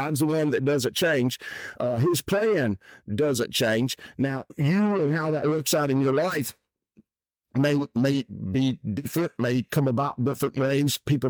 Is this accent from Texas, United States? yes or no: no; Alabama, United States; and I use cornbread because I'm from Alabama, and there's a certain way to make it.